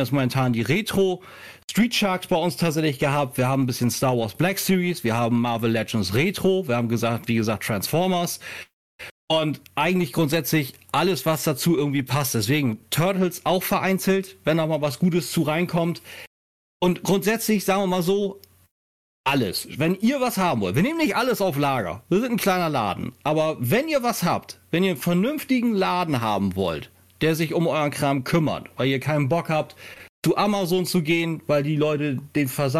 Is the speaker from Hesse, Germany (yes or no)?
yes; Hesse, Germany; also born or lived in Northern Germany; wenn sich Leute wundern über meinen Akzent. Ja, ich komme zwar aus Hessen, aber ich bin gebürtiger Norddeutschler.